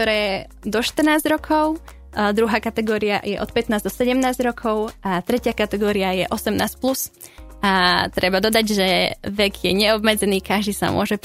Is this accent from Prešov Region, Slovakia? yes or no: no; Banská Bystrica Region, Slovakia; Ja pochádzam presne z Čechánok, čo je tak už vlastne oproti Polane, ale taktiež sa ešte môže rátať do Podpoľania.